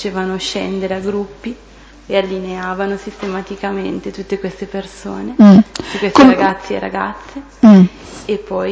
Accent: Brescia, Lombardy, Italy; born there; sono nata a Brescia il 21 ottobre 1976.

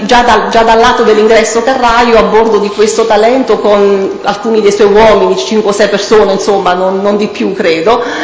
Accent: Molise, Italy; perché essendo molisana

